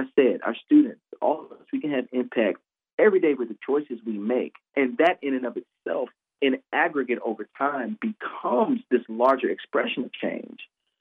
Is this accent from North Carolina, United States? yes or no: no; Illinois, United States; now in Ferguson, United States; I am actually a native of Illinois. So I'm from Illinois, right across the river. I live in Ferguson now. I've lived there for, you know, about 10 years.